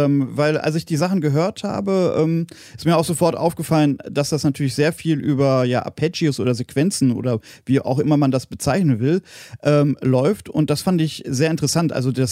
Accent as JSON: {"language": "German", "town": "Voerde", "region": "North Rhine-Westphalia", "country": "Germany", "tie": "born or raised there", "said": "Ich komme selber aus Dienstlaken, bin da geboren und aufgewachsen, und da würde ich mich auch weniger als Niederrheiner empfinden als Ruhrgebietler."}